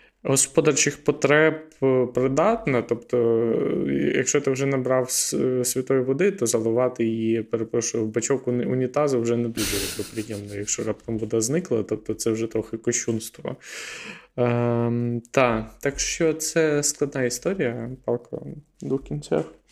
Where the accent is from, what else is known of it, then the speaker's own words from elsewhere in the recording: Kamianets-Podilskyi, Khmelnytskyi Oblast, Ukraine; мій рідний Кам'янець-Подільський тут відмітився доволі ефективно.